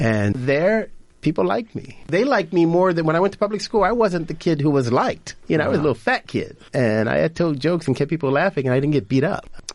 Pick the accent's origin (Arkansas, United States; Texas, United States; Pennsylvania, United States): Pennsylvania, United States; Philadelphia; I grew up in North Philadelphia, just on the south side of Temple University. It was a nice little enclave of a neighborhood because if you went any direction, you were in a whole different world where it was scary for me.